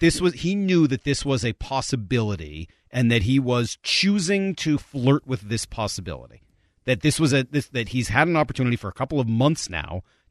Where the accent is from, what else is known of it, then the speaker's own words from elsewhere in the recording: Northeast, United States; And so growing up in the Northeast, I mean, the difference between the Bruins and the Canadiens was that.